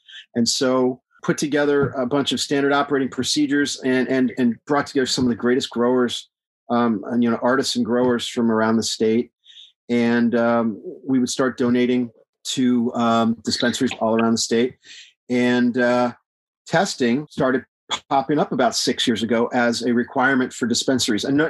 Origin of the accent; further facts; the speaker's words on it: Texas, United States; I live in Texas. I'm from Texas.